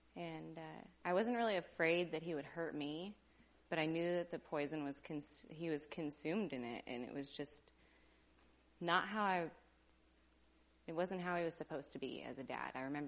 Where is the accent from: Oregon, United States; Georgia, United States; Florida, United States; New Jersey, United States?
Oregon, United States; Seaside; I was raised in Seaside, 23 years now.